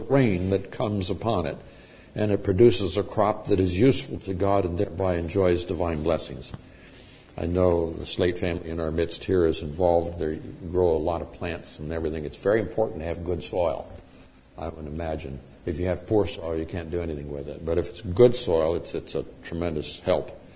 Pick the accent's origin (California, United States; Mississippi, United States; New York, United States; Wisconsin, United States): California, United States; Chico; In my hometown in Chico, California, there was a pastor who was pastoring the Nazarene Church.